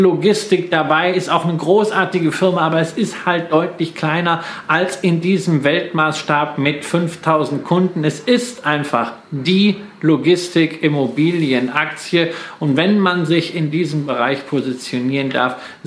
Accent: Datteln, North Rhine-Westphalia, Germany; born there; Sogar in meiner Geburtsstadt in Datteln gibt es seit einiger Zeit ein Prologis Zentrum.

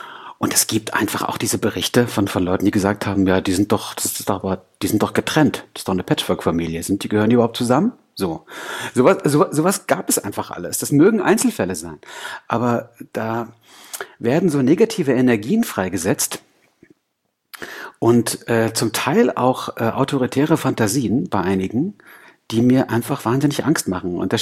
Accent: East Germany, Germany; als Ossi-Kind

